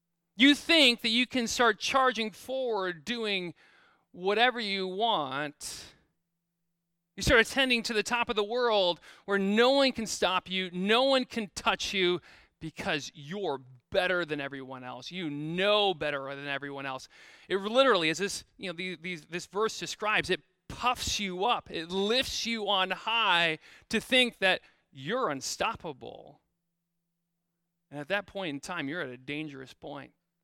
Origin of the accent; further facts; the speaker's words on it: Midwest, United States; maybe it's just me, because I'm from the Midwest, and I don't experience mountaintop driving at all, ever.